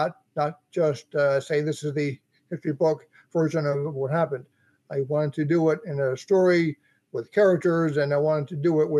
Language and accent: English; New Jersey, United States; I'm from New Jersey, and I've always loved reading as a kid